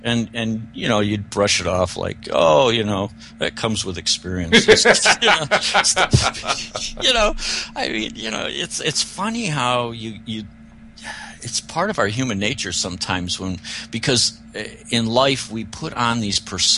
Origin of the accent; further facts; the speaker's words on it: Arizona, United States; as a boy, I grew up in the Verde Valley, right there where Sedona is